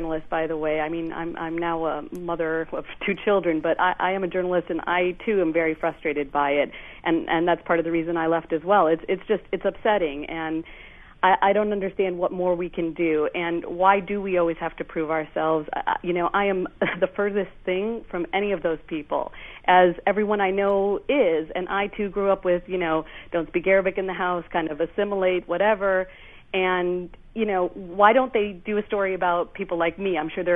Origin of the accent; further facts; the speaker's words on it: United States; I'm from Egyptian parents. I'm born and raised in this country, and I, too, feel totally American. Went to college here. My husband's American.